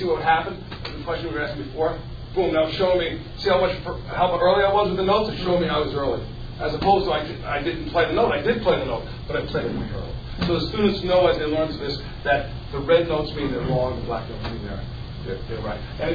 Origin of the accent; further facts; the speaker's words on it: East Coast, United States; and I'm from the East Coast, right?